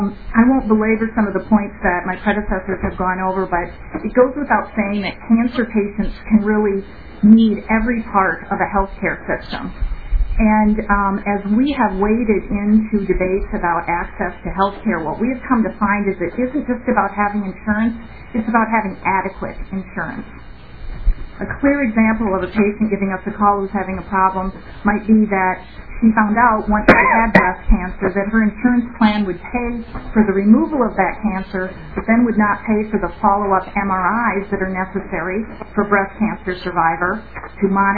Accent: Minnesota, United States; I'm proud that I'm a Minnesotan because we do have such a strong health insurance system and consumer protection here in Minnesota.

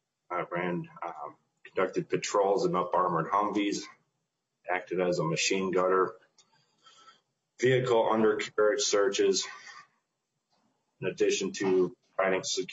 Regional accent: East Bethel, Minnesota, United States; I'm from East Bethel, Minnesota.

